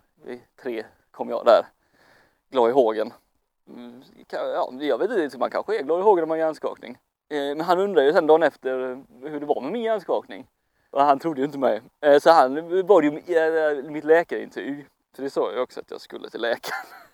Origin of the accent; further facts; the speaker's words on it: Halland County, Sweden; Jag är från Halland, vi säger inte är.